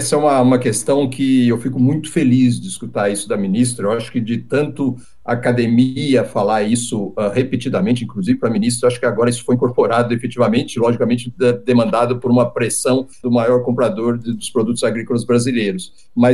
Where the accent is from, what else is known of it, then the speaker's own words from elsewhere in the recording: Brazil; uma demanda nossa como brasileiros, como cidadãos brasileiros